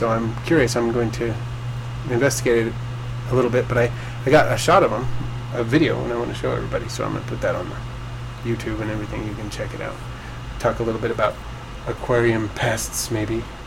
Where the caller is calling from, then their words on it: Jamestown, California, United States; Jamestown, California.